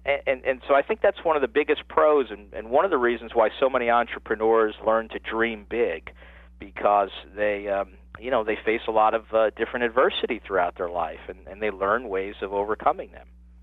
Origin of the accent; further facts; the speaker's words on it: New York, United States; as a kid, that meant, you know, growing up in New York with all the different changing seasons